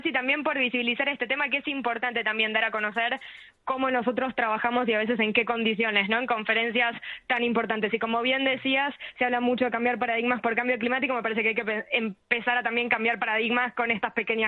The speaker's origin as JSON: {"language": "Spanish", "country": "Argentina", "said": "en mi caso la iba a tener al otro lado de la cordillera, que soy argentina"}